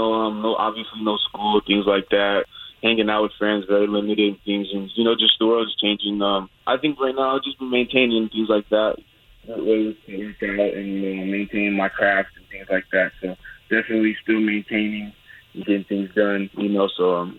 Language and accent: English; California, United States; You know, so I'm in East Palm, California right now. You know, nice weather out here. Just my hometown. You know, I've been here in close 17 years.